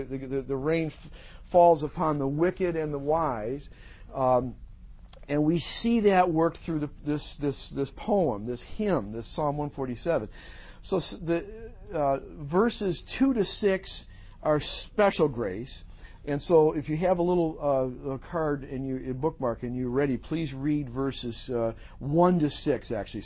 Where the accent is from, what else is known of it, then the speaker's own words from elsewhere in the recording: Grand Rapids, Michigan, United States; Actually, I grew up in Grand Rapids, where the Christian Reformed Church, the CRC, is sort of centered and headquartered.